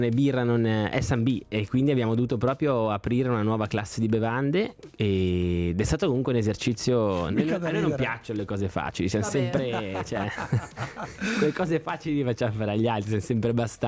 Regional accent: Arogno, Ticino, Switzerland; con mio fratello siamo nati e cresciuti poi ad Arogno a partire dal 98, immersi nella nostra realtà di montagna

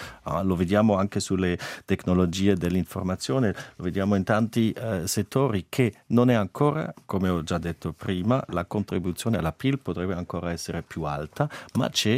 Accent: Basel, Basel-Stadt, Switzerland; Io vengo da Basilea, dove abbiamo un settore farmaceutico con una produttività incredibile

